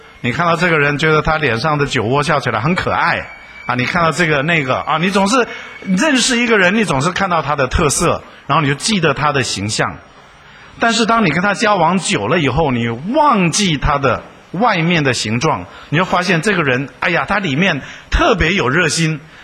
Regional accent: China; 我们都是生在中国长在中国的人

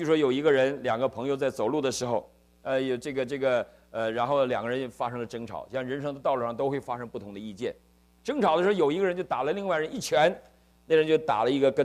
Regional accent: Northeast China, China; 我是东北人

